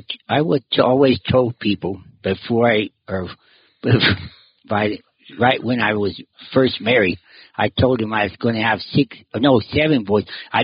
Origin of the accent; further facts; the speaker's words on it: Benson, Arizona, United States; born there; Yeah. I think I was born in Benson, I'm pretty sure. Some reason at Wilcox, they didn't have it. They weren't delivering babies or something.